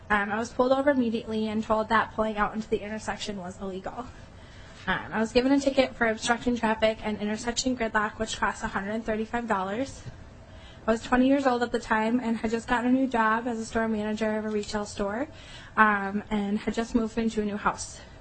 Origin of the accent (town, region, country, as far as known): Otsego, Minnesota, United States; born or raised there; now in Minneapolis, United States